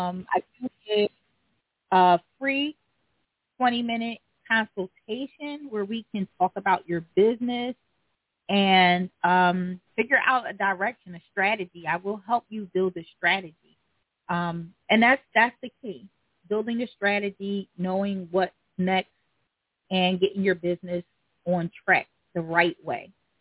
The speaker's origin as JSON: {"language": "English", "town": "Philadelphia", "region": "Pennsylvania", "country": "United States", "said": "Because I'm from the hood. I'm from North Philly."}